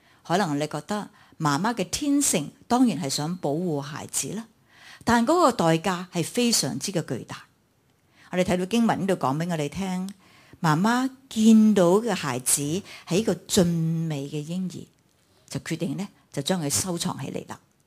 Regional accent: China; 其实有些像我们中国人说摸住石头过河

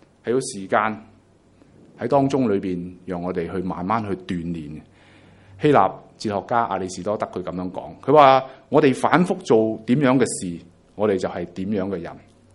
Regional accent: China; 有时我们中国人做爸爸呢，很难放低身段

